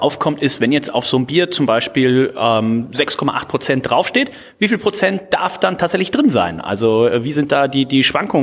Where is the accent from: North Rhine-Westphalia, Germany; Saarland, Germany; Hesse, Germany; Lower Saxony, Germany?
North Rhine-Westphalia, Germany; Wermelskirchen; born there; also born or lived in Bergisch Gladbach / Leverkusen; Ich komme ja auch aus einer ähnlichen Gegend, also geboren in Wermelskirchen, lange Zeit in Bergisch Gladbach und Leverkusen gewohnt.